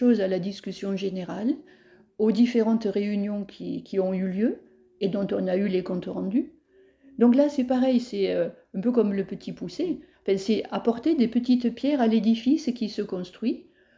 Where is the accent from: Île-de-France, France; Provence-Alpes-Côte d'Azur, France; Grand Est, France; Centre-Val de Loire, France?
Provence-Alpes-Côte d'Azur, France; Draguignan; Il suffit de dire que je suis née à Draguignan, où ma famille s'est implantée depuis bien longtemps. Et donc, je suis née native, pur jus de Draguignan. Voilà. J'ai travaillé à l'extérieur et j'ai eu la joie de revenir pour le travail et la famille à Draguignan en 2006.